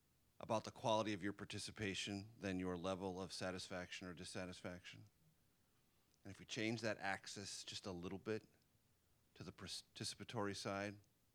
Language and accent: English; San Diego, California, United States; I grew up in San Diego, California.